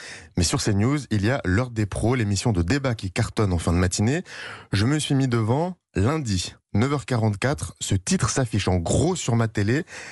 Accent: Saint-Etienne, Auvergne-Rhône-Alpes, France; moi, je viens de Saint-Etienne, vous avez oublié.

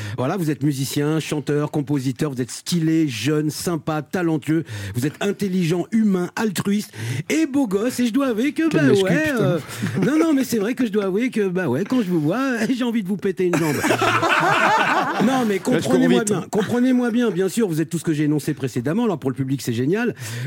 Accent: Paris, Île-de-France, France; comprenez-moi, je suis parisien

